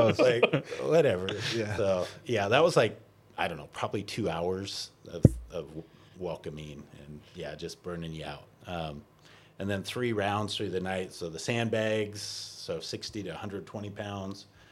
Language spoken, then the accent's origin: English; Washington, United States; So I grew up in Washington, and I have a brother that lives in Seattle.